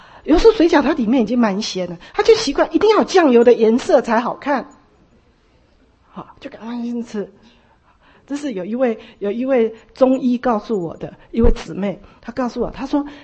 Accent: Taiwan; 红萝卜我们台湾人都吃白萝卜。不爱吃红萝卜的，我妈几乎很少煮过红萝卜。

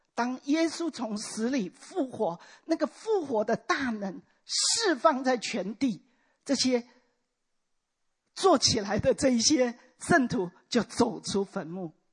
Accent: China; 你看我们中国人是不讲死这个字的，对不对？你讲死会被爸爸骂的。

